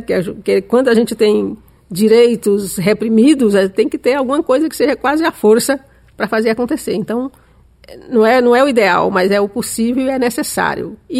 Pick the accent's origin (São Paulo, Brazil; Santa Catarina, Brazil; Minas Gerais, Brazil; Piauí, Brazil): Piauí, Brazil; União; Não, eu sou de União, a cidade da região metropolitana, fica a 60 quilômetros de Teresina.